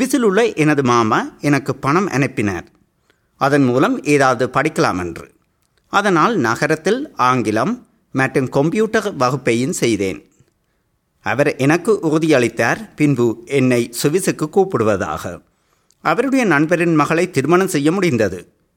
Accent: Northern Province, Sri Lanka; நான் யாழ்ப்பாணத்துக்கு அருகிலுள்ள கடல் சார்ந்த பிரதேசத்தில் பிறந்து வளர்ந்தேன்.

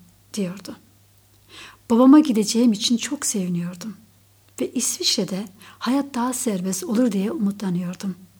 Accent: Adana, Turkey; 22 yaşındayım, evliyim ve 6 aylık bir bebeğim var. Ben Adanalıyım.

